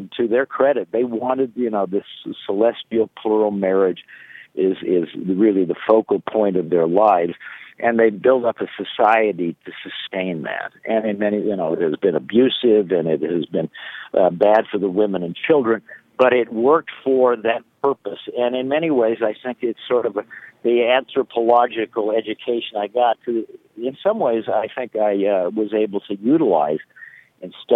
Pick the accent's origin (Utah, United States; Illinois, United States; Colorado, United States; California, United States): Utah, United States; Salt Lake City; I had worked in radio in Salt Lake City, my hometown, between Stanford and going to Columbia.